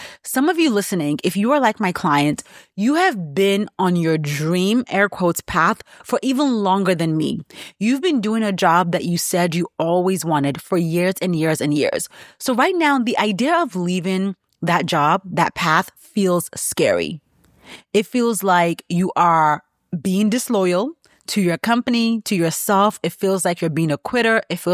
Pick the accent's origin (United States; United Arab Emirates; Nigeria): Nigeria; So growing up in Nigeria